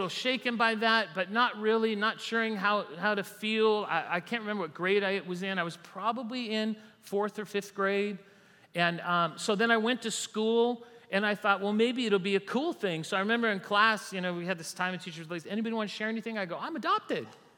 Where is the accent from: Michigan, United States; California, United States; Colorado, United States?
California, United States; Mountains are huge, right? I grew up in California, lots of mountains.